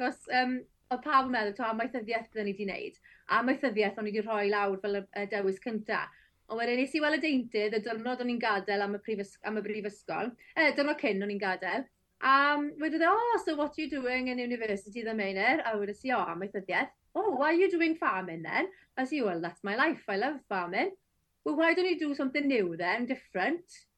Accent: Capel Isaac, Wales, United Kingdom; Merch o Gapel Eisac ydw i, ger Llandeilo, yn Sir Gar.

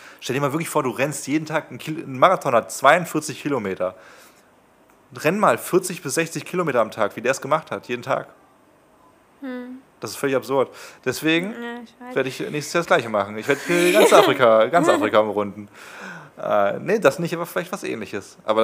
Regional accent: Germany; Kann ich als Deutscher bestimmt bringen, oder?

